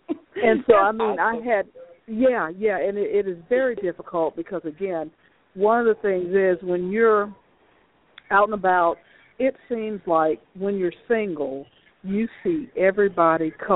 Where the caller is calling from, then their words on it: Lithia Springs, Georgia, United States; I'm calling in from Lithia Springs.